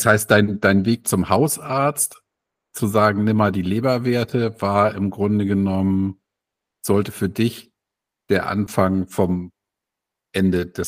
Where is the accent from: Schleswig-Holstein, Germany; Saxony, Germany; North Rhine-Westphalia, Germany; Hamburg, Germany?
Hamburg, Germany; Ich komme aber ja aus Hamburg, hier gibt es das ja gar nicht.